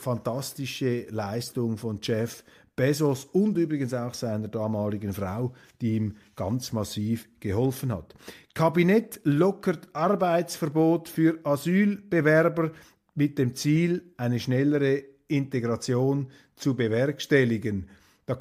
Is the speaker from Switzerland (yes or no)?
yes; Switzerland; Das kann ich als Schweizer natürlich nur von außen beurteilen.